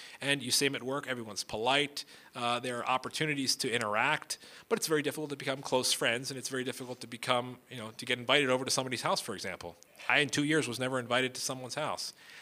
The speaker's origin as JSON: {"language": "English", "region": "East Coast", "country": "United States", "said": "I come from the East Coast where, you know, in big cities, you try not to go out at night oftentimes."}